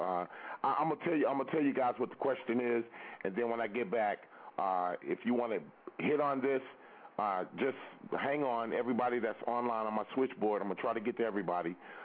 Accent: California, United States; I'm from California, and medical marijuana is legal.

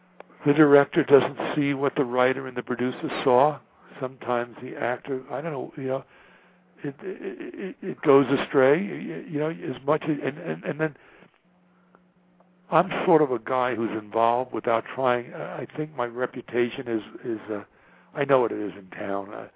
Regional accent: New York, United States; This is one of the big thrills of my life, because I'm from New York originally.

